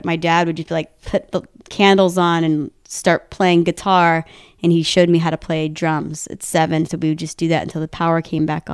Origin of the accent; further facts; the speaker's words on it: Tallahassee, Florida, United States; now in Santa Rosa, United States; And then we went back for a Thanksgiving to my hometown, Tallahassee.